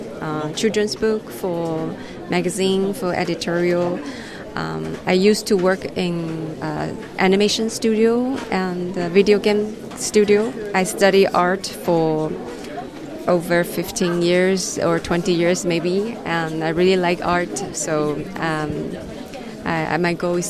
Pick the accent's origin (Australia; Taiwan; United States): Taiwan; English is a second language; I'm from Taiwan.